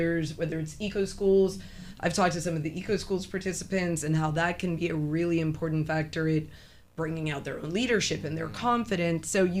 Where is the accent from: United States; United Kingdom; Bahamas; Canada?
Bahamas; Eleuthera; I was born and raised in Eleuthera, right? So I was very lucky.